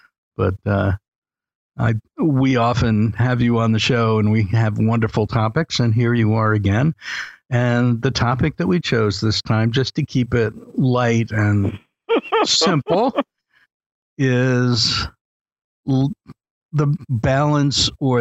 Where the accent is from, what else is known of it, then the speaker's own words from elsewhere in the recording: New York City, New York, United States; I almost said growing up in New York City. Clearly, I haven't grown up, but I was much younger then in New York City, in Brooklyn.